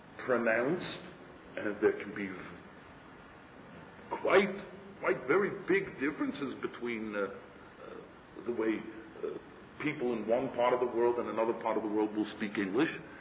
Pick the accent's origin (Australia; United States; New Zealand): United States; Northeast; accent: American Northeast; now in Israel; I, as an American, can speak an American Northeast, formally.